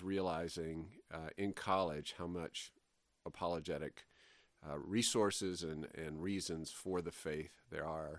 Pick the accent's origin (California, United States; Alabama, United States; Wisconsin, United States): Alabama, United States; Well, I grew up in the South. In Alabama, and ended up going to college in Rhode Island